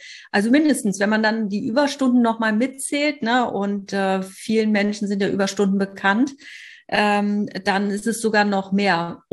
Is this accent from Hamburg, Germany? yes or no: yes; Hamburg, Germany; ich komme aus Hamburg